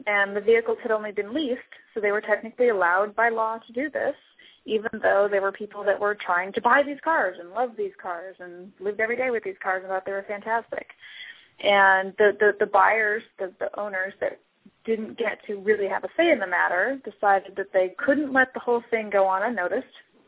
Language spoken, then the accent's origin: English; California, United States; I come from California, and for decades we have had air quality problems